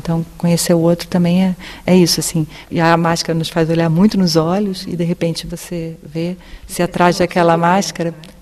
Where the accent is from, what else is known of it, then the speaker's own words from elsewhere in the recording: Brazil; para mim, assim como brasileira